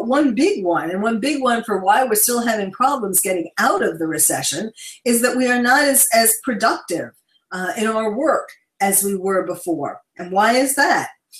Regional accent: New York, United States; Well, actually, I'm a New Yorker. I'm a born and bred New Yorker, and you can take the girl out of New York, but you can't take the New York out of the girl, and I'm a shining example of that, even though I live on the West Coast now.

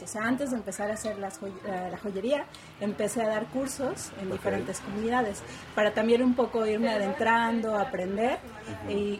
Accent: Oaxaca, Mexico; Sí, yo soy de aquí de Oaxaca

